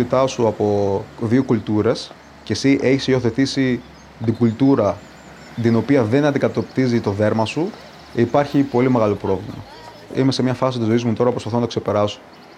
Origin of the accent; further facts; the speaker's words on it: Greece; Είμαι εδώ πέρα στην Ελλάδα που μεγαλώνω και είμαι Έλληνας και είναι η μοναδική χώρα που ξέρω